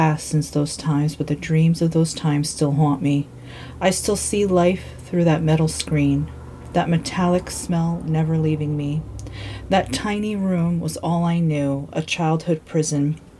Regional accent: Yonkers, New York, United States; When I grew up in Yonkers, New York, in a very dangerous area, and I lived in an apartment, and I lived on the first floor

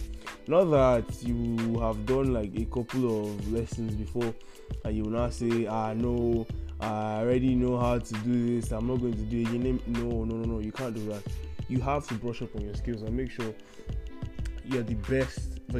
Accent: Nigeria; English is a second language; You probably already know because of my accent where I'm from, but if you don't, I'm Nigerian, and in this side of the world things are not as easy

